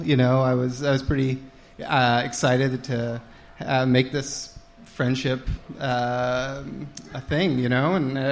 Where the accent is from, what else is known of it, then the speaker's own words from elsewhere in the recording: Hamilton, Ontario, Canada; now in Toronto, Canada; I grew up in Hamilton, Ontario.